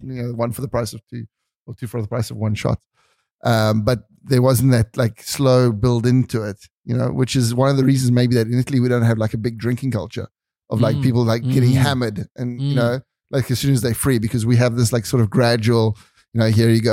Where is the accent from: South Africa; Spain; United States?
South Africa; we grew up in South Africa in this little tiny spot.